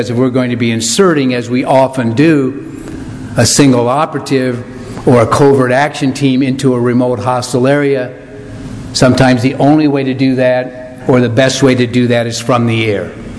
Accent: Iowa, United States; I was born and raised in Iowa. I graduated from the University of Iowa.

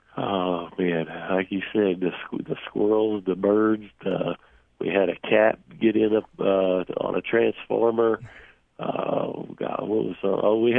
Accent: La Grange, Texas, United States; Well, moving back to my hometown of LaGrange, Texas, remodeling a house

